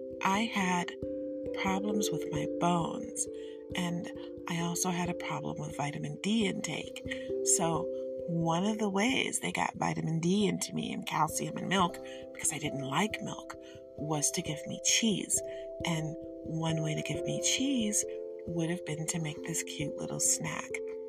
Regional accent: Detroit, Michigan, United States; But of course, I am from Detroit, and because I'm from Detroit, I love banana pudding.

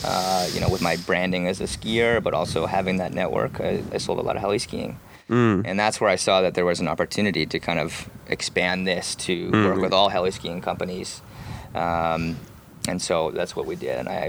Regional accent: New York City, New York, United States; I grew up on the East Coast. I was born in New York City. I was always a passionate skier.

